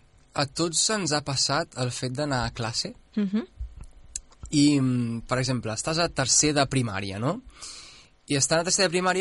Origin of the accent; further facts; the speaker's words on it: Catalonia, Spain; amb la situació que m'ha tocat, que sóc català i tal